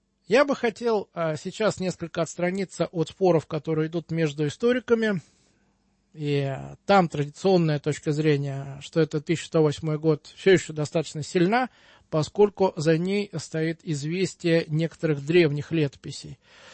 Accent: Moscow, Russia; я, москвич коренной

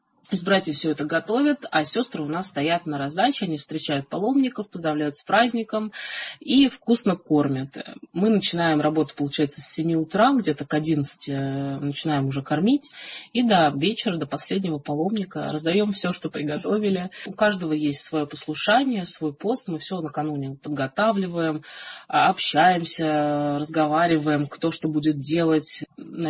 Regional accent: Moscow, Russia; born there; Я родилась в Москве. Родители не были воцерковлены.

